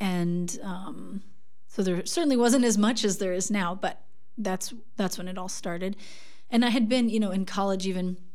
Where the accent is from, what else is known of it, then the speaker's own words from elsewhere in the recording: Kansas City, Missouri, United States; also born or lived in Portland, United States; That's where I'm from. Yeah, I moved here from Portland, Oregon, but originally from Kansas City.